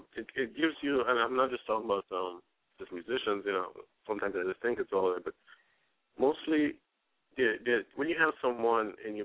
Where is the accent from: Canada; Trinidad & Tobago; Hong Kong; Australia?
Trinidad & Tobago; moved away as an adult; now in United States; Okay, well, I'm originally from Trinidad. I've been living here since the early 80s